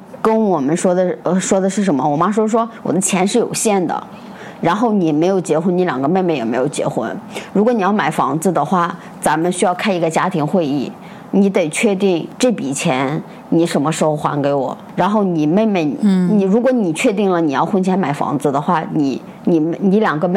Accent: Shanxi, China; 因为我是山西人嘛

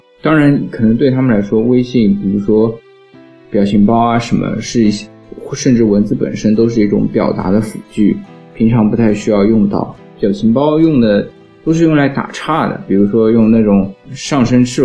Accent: Northeast China, China; 像东北话的话，蒋亚老师就提到过，就一位南方朋友第一次到我们东北

